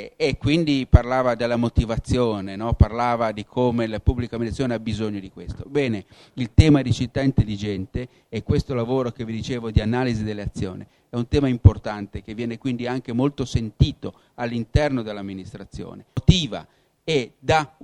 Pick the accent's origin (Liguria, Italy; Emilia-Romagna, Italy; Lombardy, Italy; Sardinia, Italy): Liguria, Italy; Genoa; perché poi da genovesi guai a non farlo, insomma.